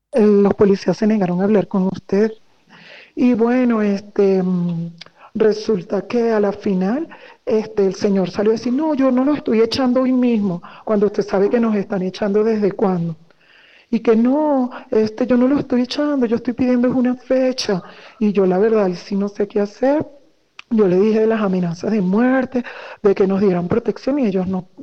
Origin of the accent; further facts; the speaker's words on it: Venezuela; Usted sabe que nosotros somos venezolanas